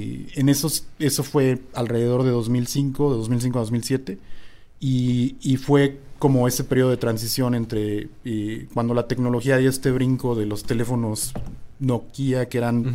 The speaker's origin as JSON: {"language": "Spanish", "region": "Mexico City", "country": "Mexico", "also_born_or_lived": "Umeå, Sweden", "said": "Soy chilango, estudié diseño industrial en la UNAM."}